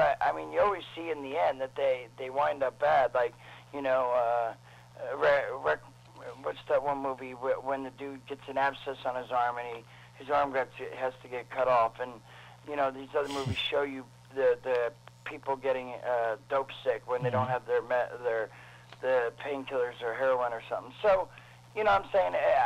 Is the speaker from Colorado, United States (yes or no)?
no; New Jersey, United States; And then then we'll be in Jersey, and Jersey's my hometown, so, you know, it's good.